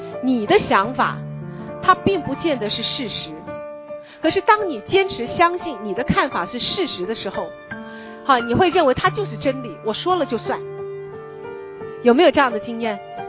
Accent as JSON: {"language": "Chinese", "country": "China", "said": "好，我们中国人的习惯，好，中国人的习惯常常都在用贬低孩子的方法来激励他的斗志。"}